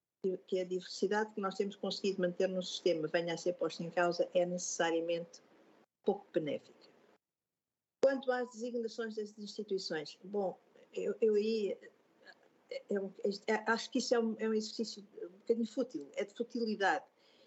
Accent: Aveiro, Centro, Portugal; eu venho de Aveiro e portanto, não, entendo isso

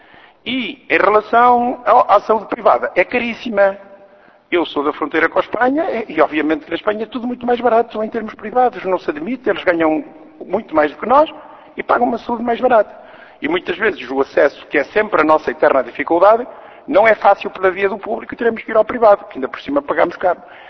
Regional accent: Braga, Norte, Portugal; Porque vão tomar conta do hospital lá da minha cidade de Braga

